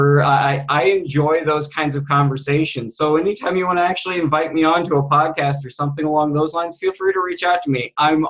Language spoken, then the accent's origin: English; United States; And as an American Indian, I know from my culture what happens when you are dependent on government social welfare programs.